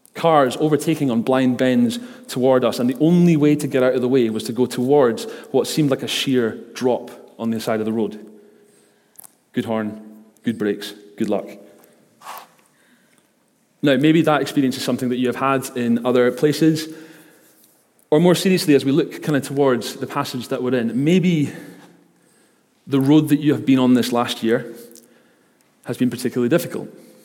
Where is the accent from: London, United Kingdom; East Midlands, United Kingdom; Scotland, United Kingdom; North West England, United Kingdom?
Scotland, United Kingdom; Isle of Lewis; I am from the Isle of Lewis, so I've been there for the past couple of weeks over Christmas time, mostly speaking Gaelic to a lot of people that I know up there.